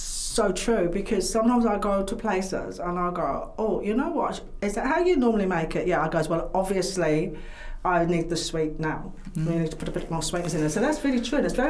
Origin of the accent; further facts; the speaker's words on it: United Kingdom; Being British, I know, don't jump up and down, but I couldn't stand the taste of tea.